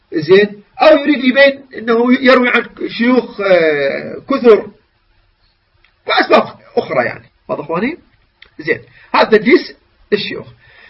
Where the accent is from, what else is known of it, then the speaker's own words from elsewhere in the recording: Mosul, Nineveh, Iraq; المصلاوي ينسبني إلى بلدتي